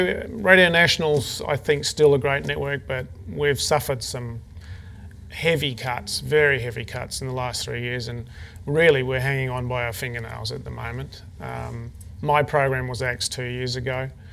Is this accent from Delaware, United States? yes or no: no; San Francisco, California, United States; born there; I was born in 1959 in San Francisco, just down the road from where Allen Ginsberg was writing Howl.